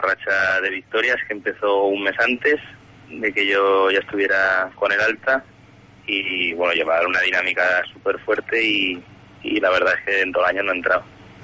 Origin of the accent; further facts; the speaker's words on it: Huesca, Aragon, Spain; soy de Huesca desde pequeñito y vamos, he formado en Huesca, en la escuela de Huesca, y yo soy de Huesca de corazón